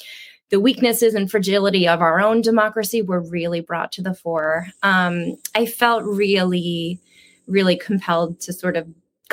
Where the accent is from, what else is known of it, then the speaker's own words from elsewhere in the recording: Pennsylvania, United States; now in Washington, United States; I registered to vote in DC, but I actually still have my driver's license from my home state of Pennsylvania.